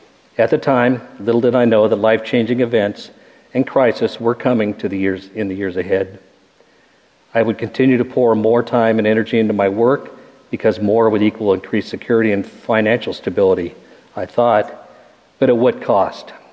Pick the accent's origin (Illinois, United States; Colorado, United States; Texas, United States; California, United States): California, United States; Long Beach; moved away as an adult; Okay, I was born in Long Beach, California, was raised there and spent the majority of my life in that area until the last 9 years.